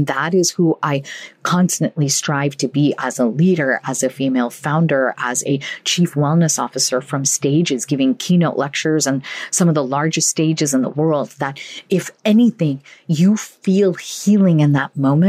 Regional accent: Illinois, United States; English is a second language; English is my third language. And I grew up in the United States in a small town in Illinois in a public school system

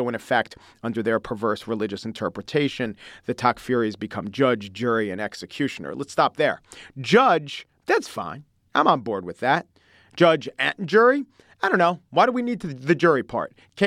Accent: Syracuse, New York, United States; In my hometown of Syracuse

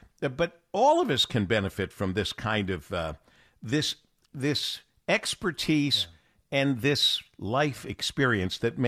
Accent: Monroe, Michigan, United States; you're from Monroe, Michigan, my hometown, that you graduated from my high school many years after I left

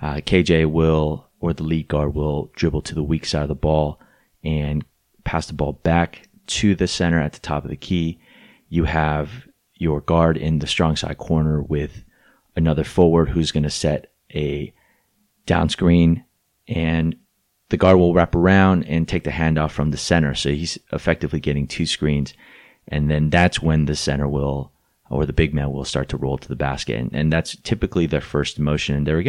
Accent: Torrance, California, United States; from my hometown, Torrance, California

